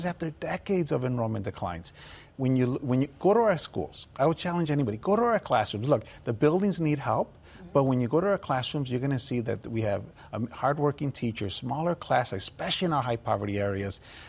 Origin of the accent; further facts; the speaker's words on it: Chicago, Illinois, United States; I'm an optimist. I'm a Chicago kid. You know, I grew up in Chicago. I know the politics.